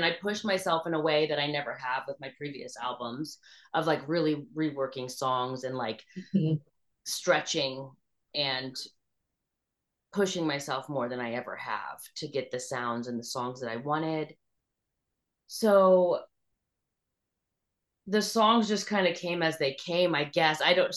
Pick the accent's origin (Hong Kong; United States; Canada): Hong Kong; And we grew up overseas in Hong Kong.